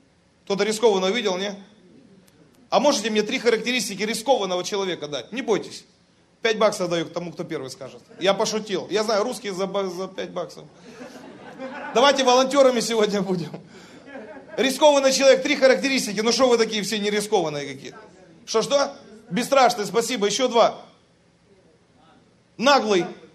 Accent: Siberia, Russia; born there; Я родился в Сибири, я люблю, когда холодно.

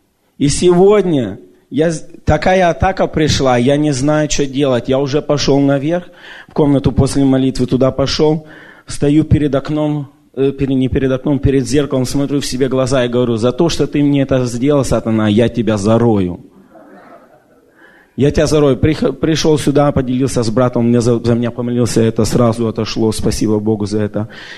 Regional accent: Canada; я приехал из Канады.

